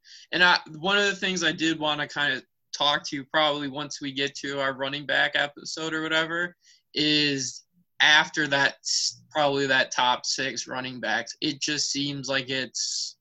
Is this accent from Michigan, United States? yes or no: yes; Michigan, United States; But yeah, I actually moved back to Michigan, my hometown, right after the wedding that Tom was also at.